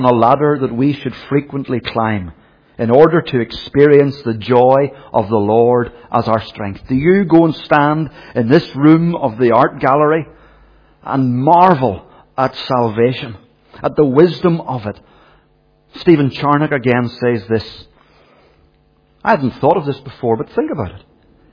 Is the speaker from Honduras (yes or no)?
no; Belfast, Northern Ireland, United Kingdom; born there; and I was born in Belfast